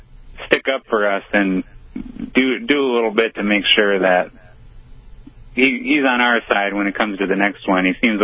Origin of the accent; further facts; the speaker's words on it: United States; as an American myself and voter, I have a lot of concern about our current president